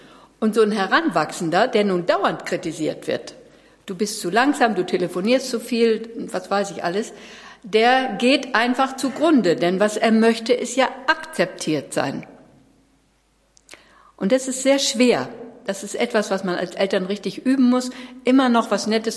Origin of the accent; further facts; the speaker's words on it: West Germany, Germany; ich bin ja aus dem Westen und da war diese antiautoritäre Erziehung seit den 70er Jahren.